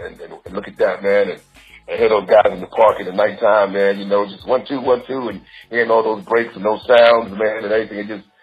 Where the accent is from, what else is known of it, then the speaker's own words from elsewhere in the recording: New York, United States; Born and raised in the Bronx, man, and that's where it all started for me